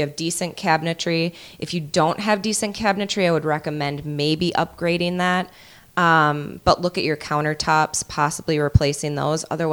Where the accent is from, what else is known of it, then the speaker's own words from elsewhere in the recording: Winona, Minnesota, United States; I'm from Winona.